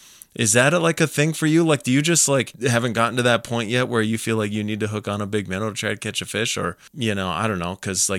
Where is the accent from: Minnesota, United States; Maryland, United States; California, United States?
Minnesota, United States; I grew up in Minnesota